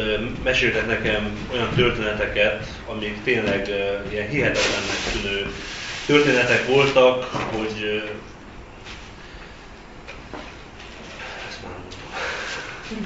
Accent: Transylvania, Romania; Hát én Erdélyben nevelkedtem, vallásos neveltetésben részesültem, ugyan szüleim nem jártak templomba, de engem küldtek.

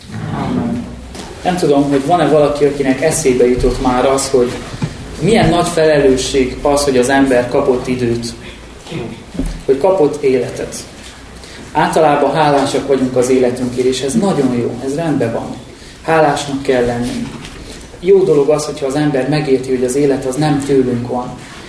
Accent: Miercurea Ciuc, Harghita, Romania; now in Budapest, Hungary; Csíkszeredából származom, onnan jöttem el már nagyon régóta

